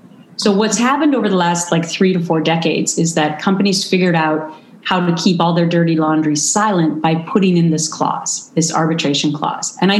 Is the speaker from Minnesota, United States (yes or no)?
yes; Minnesota, United States; And I'm from Minnesota, where people are really nice, and it's not like you sue people every day.